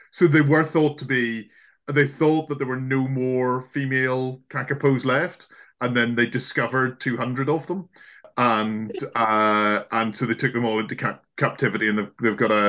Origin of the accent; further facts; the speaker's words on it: Belfast, Northern Ireland, United Kingdom; The fact of the day isn't that we're both from Belfast, but that is a fact.